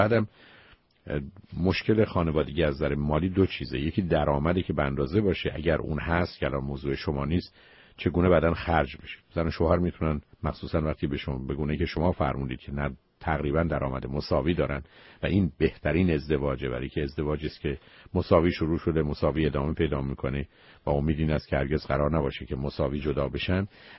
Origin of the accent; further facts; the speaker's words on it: Iran; moved away; بسیاری از ما که از ایران آمدیم